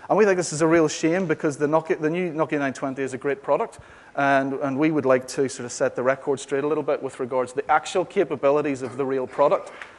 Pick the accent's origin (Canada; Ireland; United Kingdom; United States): Ireland; now in New Zealand; even though I'm Irish, I'm sort of Kiwi, I've been here 8 years